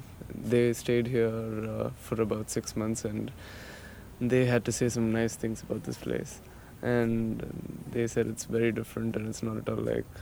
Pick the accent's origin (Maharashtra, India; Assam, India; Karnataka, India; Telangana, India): Telangana, India; Hyderabad; I'm from Hyderabad.